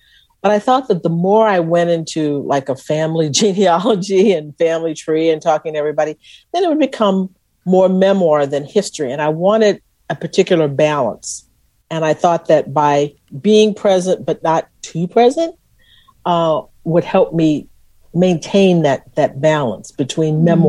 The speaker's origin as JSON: {"language": "English", "region": "Texas", "country": "United States", "said": "I lived with a family and they knew I was from Texas and they had an understanding about what Texas was about."}